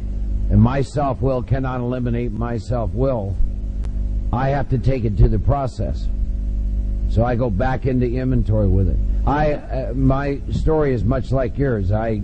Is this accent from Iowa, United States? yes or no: yes; Iowa, United States; born or raised there